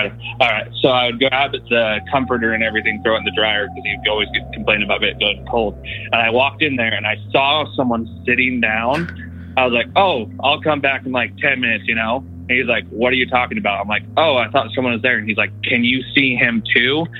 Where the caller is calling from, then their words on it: Utah, United States; from Central Utah.